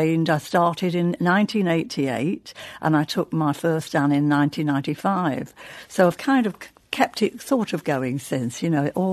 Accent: Salford, North West England, United Kingdom; Well, it was a very Jewish area where I came up in. I went to the local school there, King's Road School, Sedgley Park County Primary.

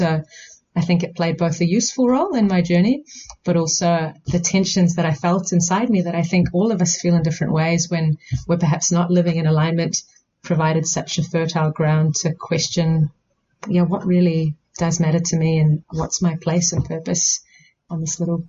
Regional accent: India; move to my home country, India

